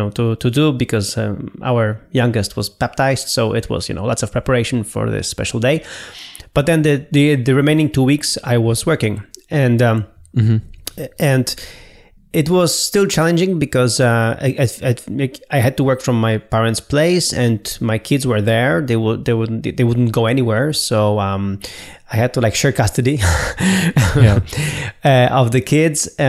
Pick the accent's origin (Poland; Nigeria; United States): Poland; Yeah, I was 3 weeks in my hometown, yeah.